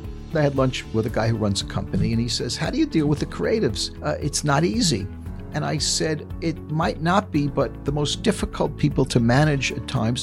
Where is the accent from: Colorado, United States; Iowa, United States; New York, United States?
New York, United States; New York City; Yeah, my dad worked in the garment business in New York City. I grew up in the Bronx